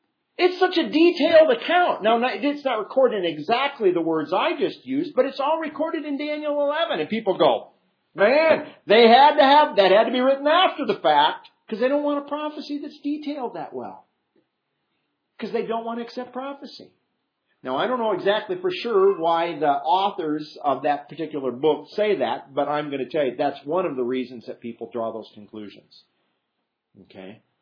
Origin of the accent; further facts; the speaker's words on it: England, United Kingdom; it seems tedious sometimes for us as English people